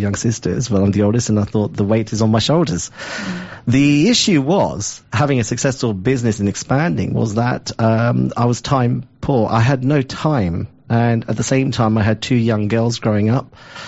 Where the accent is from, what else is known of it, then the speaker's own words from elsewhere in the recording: London, United Kingdom; also born or lived in Australia; I grew up in Southeast London, but my dad had entrepreneurial sort of goals, and we went to Australia.